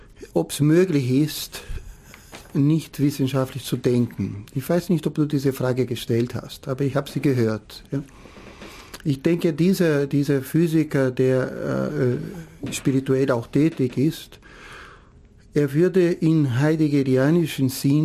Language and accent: German; Brazil; moved away as an adult; now in Austria; dass ich als Brasilianer hier in Österreich aufgewachsen bin. Also ich bin von Brasilien mit 20 weggezogen